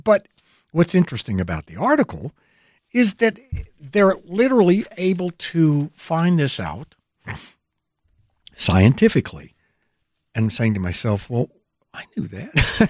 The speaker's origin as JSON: {"language": "English", "region": "Texas", "country": "United States", "moved": "as an adult", "said": "And I'm from Texas, and people say, well, don't you miss Texas? And the answer is no, I don't. I've been here since 92 when I came to work at Channel 7"}